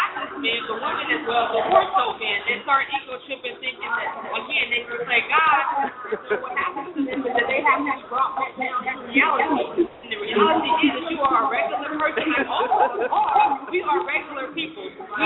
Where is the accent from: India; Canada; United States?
United States; Atlanta, Georgia; I'm from Atlanta, but this is my welcoming to DFW.